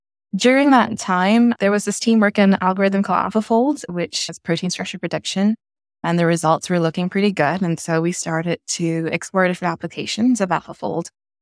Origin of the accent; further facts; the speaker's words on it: Abu Dhabi, United Arab Emirates; also born or lived in Sri Lanka; I'm originally Sri Lankan. I grew up in Abu Dhabi in the late 80s and 90s.